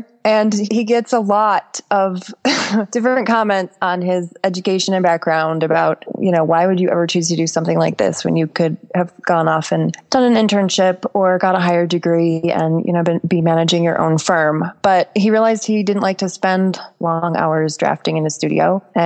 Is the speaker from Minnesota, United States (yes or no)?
yes; Minnesota, United States; I grew up in Minnesota and my grandparents, both sets of them were farmers.